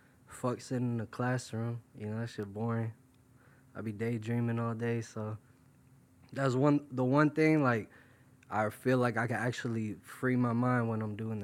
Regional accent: New York, United States; now in Florida, United States; I'm originally from New York. Right now I live in Florida. My parents, they got divorced when I was real young, so it kind of shifted me between the two states.

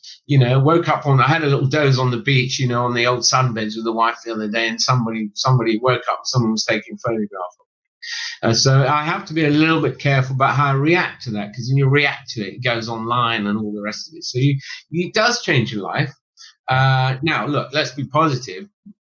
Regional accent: England, United Kingdom; As you can imagine, I'm an Englishman.

